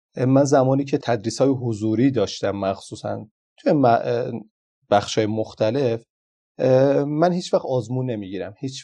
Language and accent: Persian; Iran; first language Azerbaijani; Persian is a second language; ولی چون زبان مادری ما زبان آذریه، هر قدر تلاش میکنیم نمیشه اصلاحش کرد